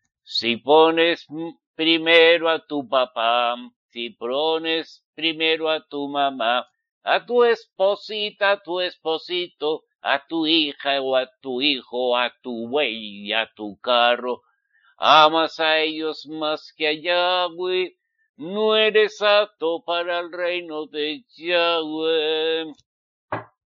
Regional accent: Basque Country, Spain; born there; nací en España, sí. Soy españolito, sí. Vasco, sí. Pero soy israelita. Mis antepasados eran israelitas.

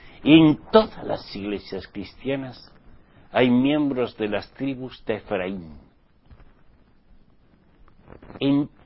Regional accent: Spain; en mi país, España.

